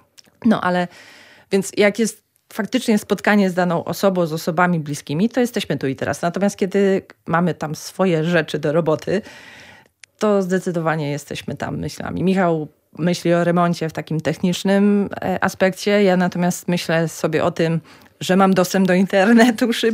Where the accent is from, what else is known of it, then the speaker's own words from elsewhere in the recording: Puławy, Lublin Voivodeship, Poland; ja się wychowałam w Puławach, na ulicy Leśnej, więc ten las miałam na wyciągnięcie ręki